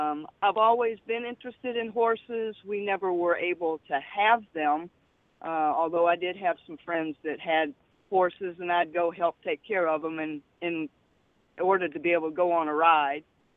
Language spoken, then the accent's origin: English; Richmond, Virginia, United States; Well, born and raised in Richmond, Virginia, and thought that's where I would stay for most of my life.